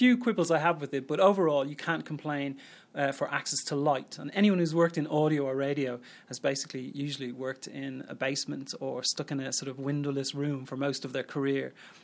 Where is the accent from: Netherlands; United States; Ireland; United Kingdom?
Ireland; Dublin, Leinster; also born or lived in Munich, Germany; I worked for a community station in Dublin when I lived there. I'm from Dublin.